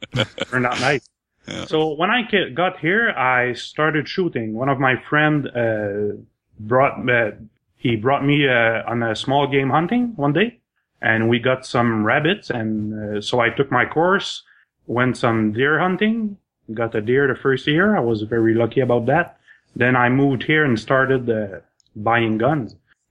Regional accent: Sherbrooke, Quebec, Canada; born there; now in Thetford Mines, Canada; from I was born in Sherbrooke, Quebec, but I'm now in Thetford Mines because of work.

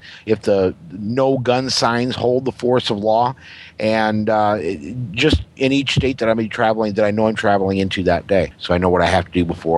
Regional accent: South Dakota, United States; Let's say I'm going to be starting in my home state of South Dakota, and I'm going to travel through to Texas.

